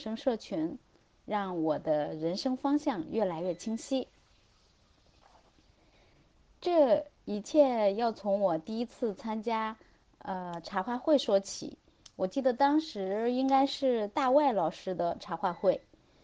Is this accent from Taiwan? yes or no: no; Xi'an, Shaanxi, China; 我来自西安。